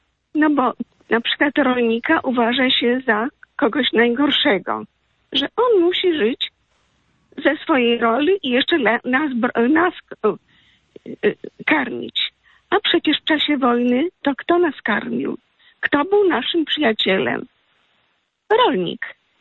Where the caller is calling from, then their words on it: Lublin, Lublin Voivodeship, Poland; Tak się dzieje u nas w Lublinie.